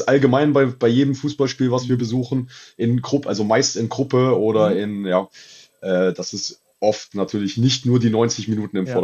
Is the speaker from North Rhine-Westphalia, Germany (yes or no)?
no; Kassel, Hesse, Germany; ich wohne in Kassel, bin gebürtig Kassel, habe in Baunatal gewohnt, das ist so ein kleiner Vorort, kennt man vielleicht, auch mal zweite Liga gespielt.